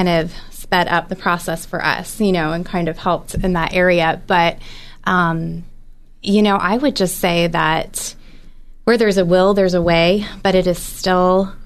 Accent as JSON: {"language": "English", "region": "East Coast", "country": "United States", "tie": "born or raised there", "said": "I grew up in a Christian school. I grew up on the East Coast, went to a Christian school my entire life"}